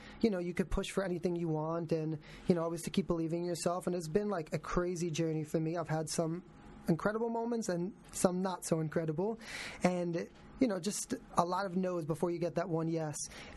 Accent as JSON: {"language": "English", "region": "New York", "country": "United States", "tie": "born or raised there", "said": "I grew up in New York and you travel there as a kid to the city"}